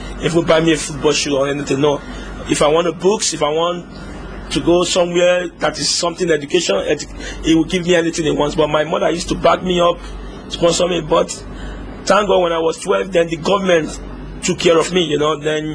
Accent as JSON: {"language": "English", "town": "Ajegunle", "region": "Lagos", "country": "Nigeria", "tie": "born or raised there", "said": "I was born in Lagos. It's a city, but I grew up in Ajegunle. It's a very famous city in Lagos."}